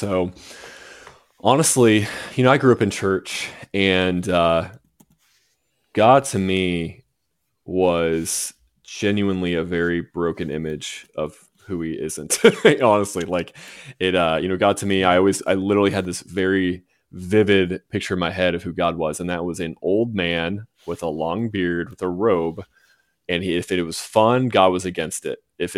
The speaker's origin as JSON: {"language": "English", "region": "Georgia", "country": "United States", "tie": "born or raised there", "said": "I grew up in Georgia."}